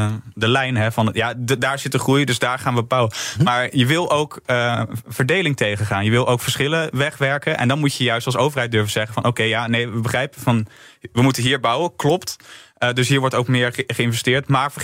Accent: Rotterdam, South Holland, Netherlands; Maar dan kan ik als Rotterdammer wel zeggen, nou, wij hebben de metro dus niet gekregen.

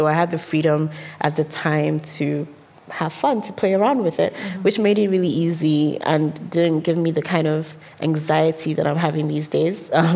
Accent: Nigeria; I'm Nigerian

